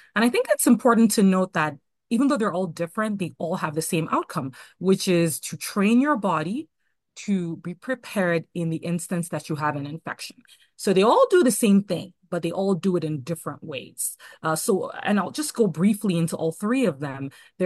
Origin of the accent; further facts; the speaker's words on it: Lagos, Nigeria; moved away as an adult; now in Houston, United States; I grew up myself in Lagos, Nigeria, in West Africa, and so I'm very familiar with the impact of vaccine-preventable diseases. And moving here to the U.S. for college and then for medical school, and then also working in Mississippi and then moving to Houston, working in Long Island